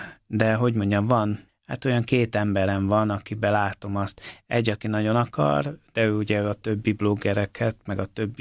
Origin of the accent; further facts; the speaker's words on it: Hungary; Hát én azért magyar vagyok, tehát én szeretnék itthon boldogulni, szeretem a hazámat.